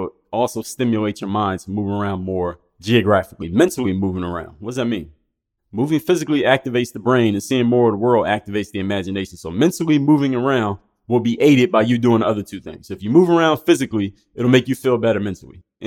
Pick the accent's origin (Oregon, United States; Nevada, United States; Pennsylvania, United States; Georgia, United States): Pennsylvania, United States; Philadelphia; And Philadelphia is a great city. I'm from Philadelphia.